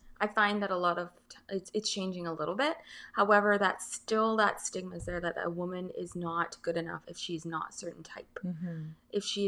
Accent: Barbados; So I grew up in Barbados

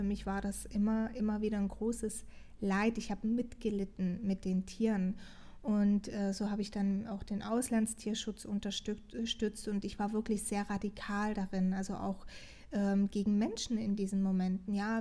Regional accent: Portugal; ich komme aus Portugal

